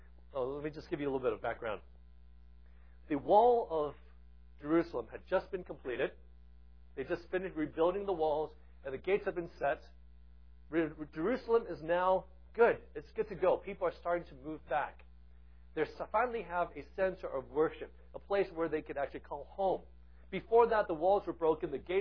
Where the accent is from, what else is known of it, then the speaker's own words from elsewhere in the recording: Hong Kong; I grew up in Hong Kong